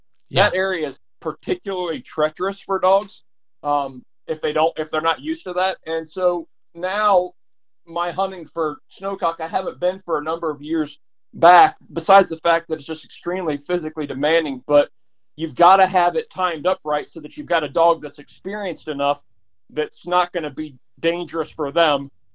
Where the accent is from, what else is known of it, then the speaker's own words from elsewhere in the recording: Ohio, United States; A number of years back, I moved back to Ohio to be closer to my family. And so we're in Northeast Ohio, not really the center of upland game birds, but it's the center of where I grew up.